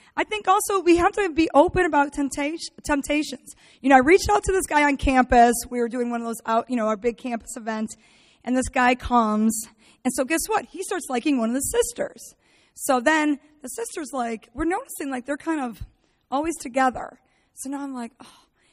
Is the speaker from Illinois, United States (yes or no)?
yes; Chicago, Illinois, United States; now in Michigan, United States; You know, my whole life, I've lived in the city of Chicago. I'm a Chicagoan. Then I moved to Michigan. It's like just two states away, still in the Midwest, so people are kind of the same.